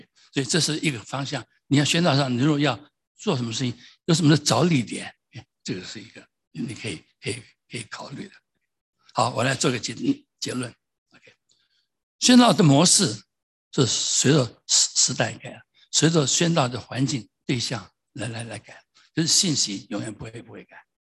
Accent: Taiwan; 我想起我小时候在台湾第一次看电影

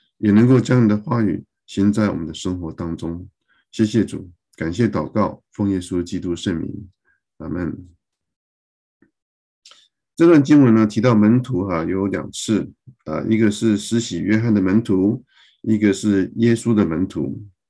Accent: China; now in United States; 比如说我们中国人的节日有新年、端午节、中秋节

